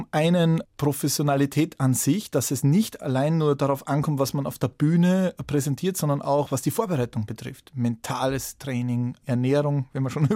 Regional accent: Salzburg, Austria; dort wo ich aufgewachsen bin, im Salzburger Land, ganz an der Nähe zu Bayern natürlich

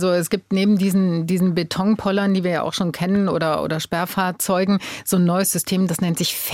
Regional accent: Rhineland, Germany; Und das freut mich als Rheinländerin besonders

